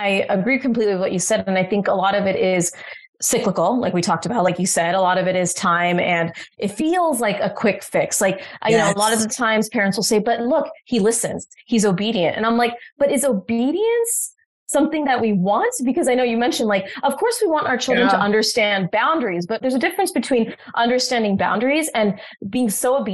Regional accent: India; now in United States; I'm Indian American immigrant and it was a very common parenting tactic in our family.

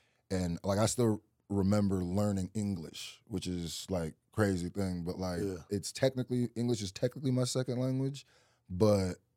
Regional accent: Nebraska, United States; born there; also born or lived in Nigeria; Most of the time when I tell people I'm from Nebraska, they're like, you're from what? Like, they don't even know what it is. But like, originally my parents are from Nigeria.

